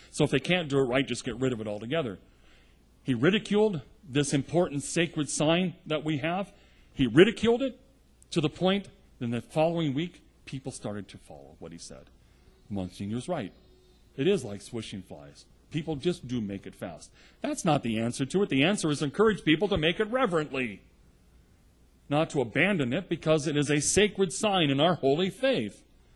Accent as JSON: {"language": "English", "region": "California", "country": "United States", "tie": "born or raised there", "said": "When I was growing up in the Novus Ordo, which was starting to be introduced into our parish in Northern California"}